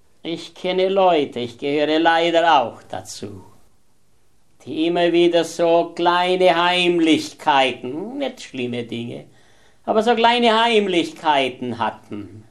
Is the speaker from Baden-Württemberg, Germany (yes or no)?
yes; Baden-Württemberg, Germany; Da bei uns in Württemberg, da hat es einen Pfarrer gegeben